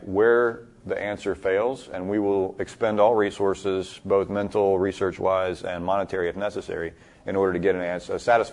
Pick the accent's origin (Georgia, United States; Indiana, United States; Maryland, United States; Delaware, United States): Georgia, United States; now in Northern Virginia, United States; I came from Georgia, where I went back and visited as a kid, from where I grew up as a kid.